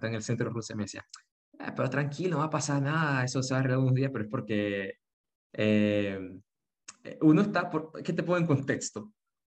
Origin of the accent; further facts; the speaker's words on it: Panama; now in Ukraine; No, o sea, yo soy el único panameño aquí.